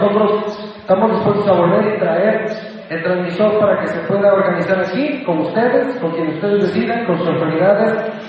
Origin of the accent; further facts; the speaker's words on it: Oaxaca, Mexico; aunque no somos de aquí de Mejapa, somos de la ciudad de Oaxaca, somos hijos de campesinos, somos hijos de indígenas, nuestros padres vienen de pueblos como este